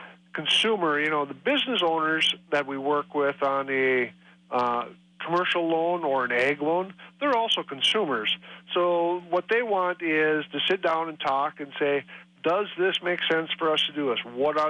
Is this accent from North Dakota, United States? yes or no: yes; North Dakota, United States; I'm originally from North Dakota.